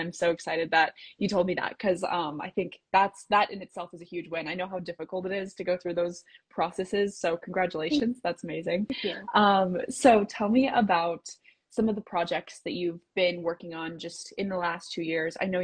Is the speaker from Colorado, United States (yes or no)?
yes; Colorado, United States; because I'm from Colorado originally.